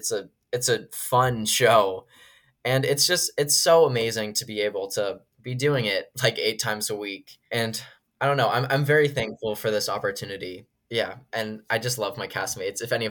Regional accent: Washington, District of Columbia, United States; I was just recently in Washington, D.C., which is my hometown

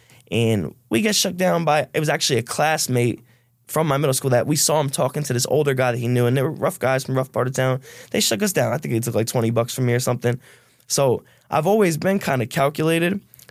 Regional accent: Ireland; But I had a solid upbringing, good family. You know, we're Irish, so there's some alcohol in the house.

